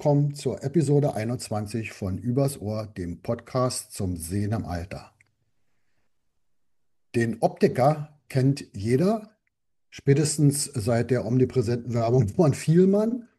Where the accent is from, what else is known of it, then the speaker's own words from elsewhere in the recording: Berlin, Germany; der zweite Gastgeber der Sendung, und ich komme aus Berlin.